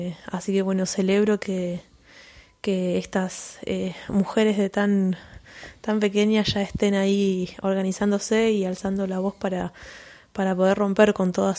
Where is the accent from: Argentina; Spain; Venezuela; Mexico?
Argentina; Buenos Aires; Pienso yo, que soy oriunda de Buenos Aires, como que siempre estuve muy acostumbrada ahí a la ebullición y a la masividad.